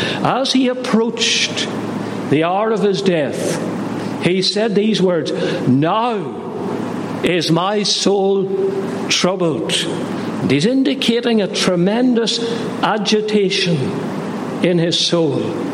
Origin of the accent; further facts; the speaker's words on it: Northern Ireland, United Kingdom; I come from Northern Ireland